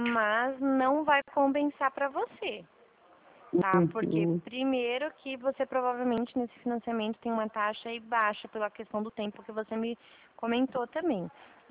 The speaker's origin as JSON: {"language": "Portuguese", "town": "Dracena", "region": "São Paulo", "country": "Brazil", "said": "minha cidade chama Dracena, tá?"}